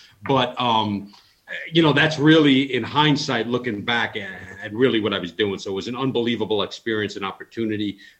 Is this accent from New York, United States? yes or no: yes; New York, United States; I grew up on Long Island, New York, born in 79. So, I'm lucky enough to be a 70s kid by a few months. Grew up just over the border, about 5 miles east of the city border of Queens.